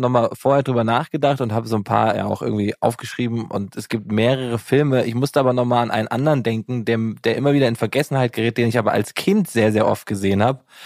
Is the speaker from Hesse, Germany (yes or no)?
yes; Giessen, Hesse, Germany; ich komme ja aus Gießen